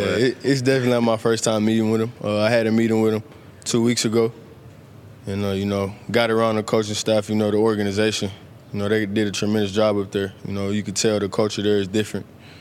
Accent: Texas, United States; I'm from Texas, so grew up a Houston Texan fan, Dallas Cowboy fan.

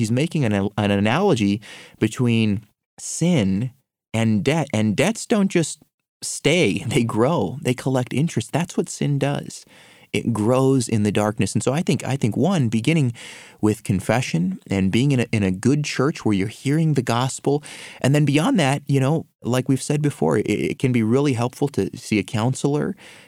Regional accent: Brazil; Nowadays, we see lots of self-proclaimed apostles, and this is a problem particularly in my home country, Brazil.

